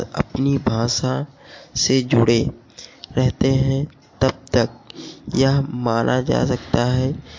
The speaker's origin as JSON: {"language": "Hindi", "town": "Barabanki", "region": "Uttar Pradesh", "country": "India", "said": "मैं बाराबंकी से हूँ।"}